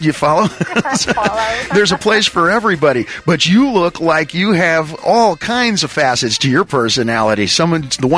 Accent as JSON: {"language": "English", "region": "Indiana", "country": "United States", "tie": "born or raised there", "said": "And that you look like the gal that I grew up with in Indiana, okay?"}